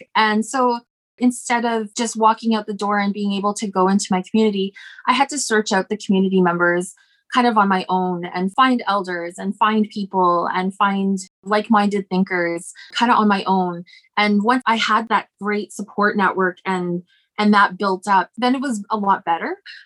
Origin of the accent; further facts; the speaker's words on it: Alberta, Canada; I'm not Stalo. I'm Blackfoot. I'm from Alberta, actually.